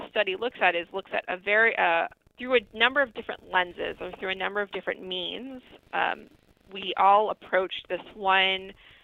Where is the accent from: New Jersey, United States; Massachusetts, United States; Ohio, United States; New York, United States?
New Jersey, United States; I don't think I'd actually ever been to Tennessee before, and I grew up in New Jersey, so that's pretty sad.